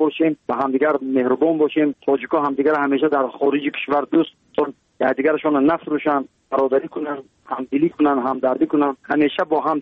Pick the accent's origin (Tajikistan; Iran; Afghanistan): Tajikistan; برای وطنم برای تاجیکستان عزیزم